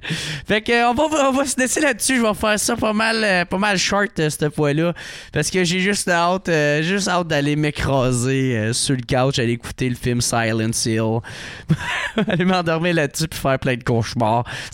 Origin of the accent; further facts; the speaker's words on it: Gatineau, Quebec, Canada; ça va être pendant le festival Transistor à Gatineau. Fait que très content dans mon patelin.